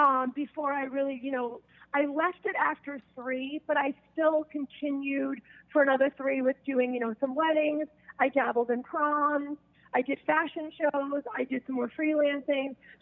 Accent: Belmont, Massachusetts, United States; So I am originally from the Boston area. I'm in the suburb of like Belmont, which is only like 15 minutes away from the city.

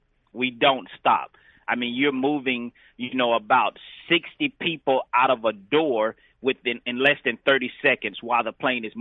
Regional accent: Georgia, United States; also born or lived in Central Florida; I grew up in a small town. It's actually in South Georgia, right near the Georgia-Florida border. But I do also claim Central Florida as my home since I lived there for many years.

